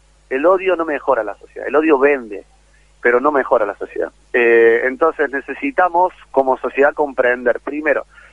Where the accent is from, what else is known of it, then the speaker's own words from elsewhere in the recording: El Bolsón, Río Negro, Argentina; soy de Bolsón. Yo trabajaba en la feria